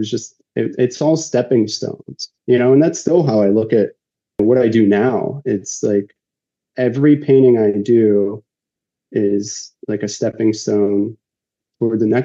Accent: Pittsburgh, Pennsylvania, United States; born there; So like I said, I was born in Pittsburgh. I was like, you know, city kid.

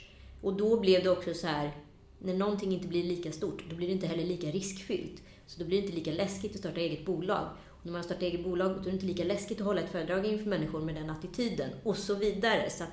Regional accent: Garphyttan, Örebro County, Sweden; also born or lived in India / Kullavik / Strömstad; Jag är född i Indien, adopterad till Sverige 2,5. Då bodde jag fram till jag skulle fylla 10 år i en liten by eller ort utanför Örebro som heter Garphyttan. Efter det flyttade vi till Kullavik, strax utanför Särö i Göteborg.

